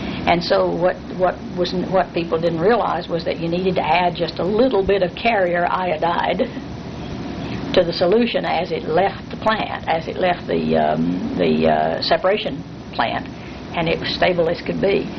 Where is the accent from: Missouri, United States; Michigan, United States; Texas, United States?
Texas, United States; accent: Texas; I mean, my Texas accent in French did not agree.